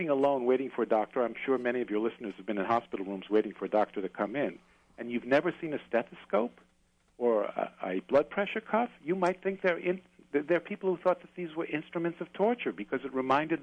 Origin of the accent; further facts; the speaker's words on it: New York City, New York, United States; You know, I'm from New York City. And if you weren't seeing a therapist in New York City, they thought you were crazy, right? It was a completely different thing that we're brought up with.